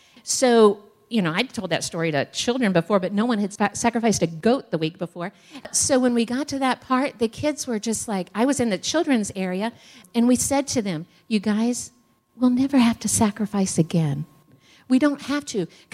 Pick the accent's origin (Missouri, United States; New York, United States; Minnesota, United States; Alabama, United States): Missouri, United States; growing up in Northeast Missouri